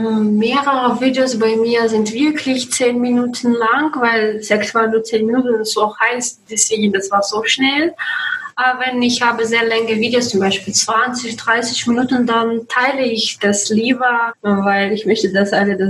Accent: Russia; German is a second language; Es ist zu schwer Thema für mich, weil ich bin aus Russland.

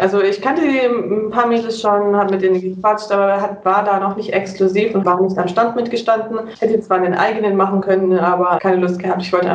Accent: Bavaria, Germany; wie schon erwähnt. Ich komme, wie gesagt, aus Bayern, Nähe München.

